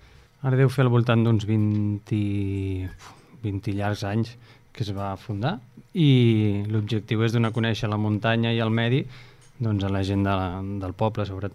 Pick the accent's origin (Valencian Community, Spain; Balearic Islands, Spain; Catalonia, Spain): Catalonia, Spain; Barcelona; En el meu cas vinc de Barcelona fa 23 anys ja que he vist.